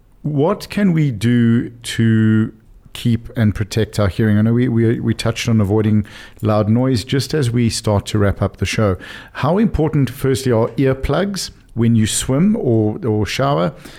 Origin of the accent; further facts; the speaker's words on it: Cape Town, Western Cape, South Africa; I'm from Cape Town, so please excuse me.